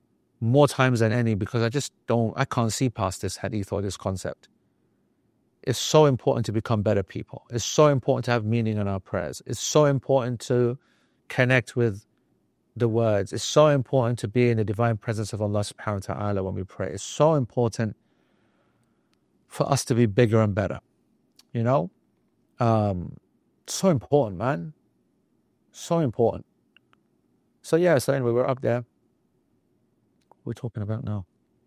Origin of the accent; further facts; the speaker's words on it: Pakistan; I have heard in my madhab, the Hanafi madhab, as I grew up as a Pakistani, that we do itikaf at home.